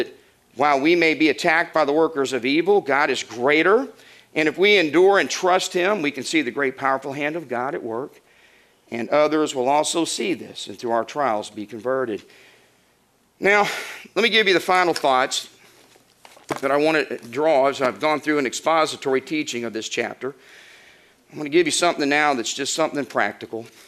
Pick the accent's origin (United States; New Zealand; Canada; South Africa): United States; As an American, I am fully aware of the flaws of our country.